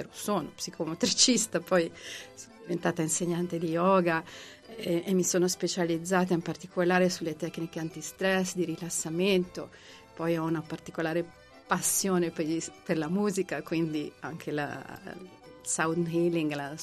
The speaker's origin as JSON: {"language": "Italian", "town": "Milan", "region": "Lombardy", "country": "Italy", "moved": "as an adult", "said": "ancora ero a Milano perché io sono milanese"}